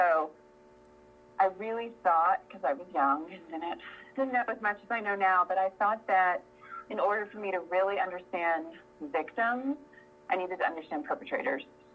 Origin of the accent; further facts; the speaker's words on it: Houston, Texas, United States; I grew up in Houston, Texas, and always had a passion for psychology